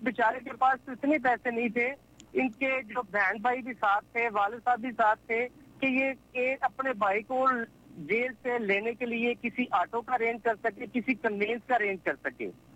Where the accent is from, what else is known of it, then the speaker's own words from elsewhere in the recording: Pakistan; پاکستان میرا وطن ہے, میں محبت وطنی ہوں